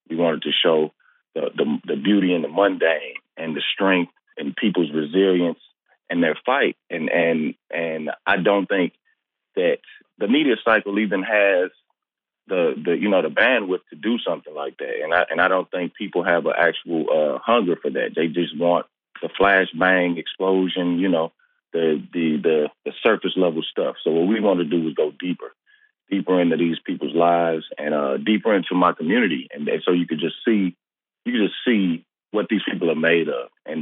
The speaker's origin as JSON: {"language": "English", "town": "St. Louis", "region": "Missouri", "country": "United States", "said": "I think I fall into that boat too. I'm from St. Louis, you know what I mean?"}